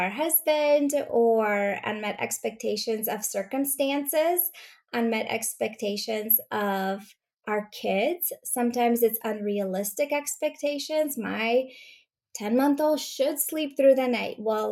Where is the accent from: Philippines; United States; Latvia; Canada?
Latvia; So my mom, I grew up in Latvia. That's where I was born.